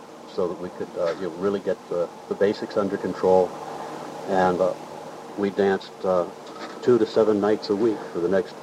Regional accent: Oak Park, Illinois, United States; born there; I was born in Oak Park, Illinois

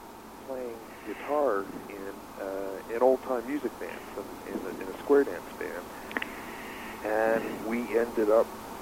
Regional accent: Philadelphia, Pennsylvania, United States; also born or lived in Haddonfield, New Jersey / Cherry Hill, New Jersey; I was born in Philadelphia June 16th, 1953. Born at the University of Pennsylvania Hospital and grew up early in Philadelphia, and then later on my parents moved to nearby New Jersey, just right across the river, Haddonfield, and then it became Cherry Hill.

